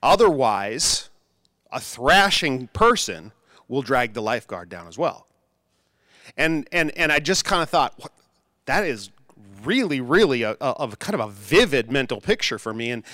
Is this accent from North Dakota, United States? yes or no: yes; Bismarck, North Dakota, United States; moved away as an adult; also born or lived in Wichita, Kansas; now in Texas, United States; I grew up in Bismarck, North Dakota. Graduated high school and college in Bismarck, North Dakota. And so we've been moving to Texas.